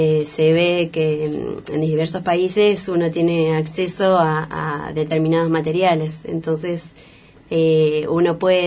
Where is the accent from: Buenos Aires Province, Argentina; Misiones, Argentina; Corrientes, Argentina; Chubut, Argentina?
Buenos Aires Province, Argentina; San Pedro; now in Villa General Belgrano, Argentina; Yo soy de San Pedro, nací en San Pedro, provincia de Buenos Aires